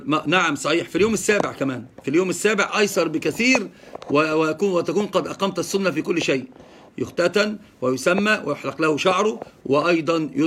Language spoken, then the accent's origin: Arabic; Egypt; أنا من مصر يا أستاذ.